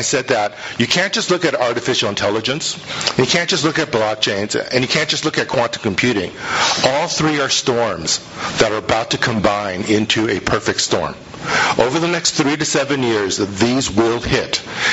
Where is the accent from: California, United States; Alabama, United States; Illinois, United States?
California, United States; I come from Silicon Valley, so take me to your leader.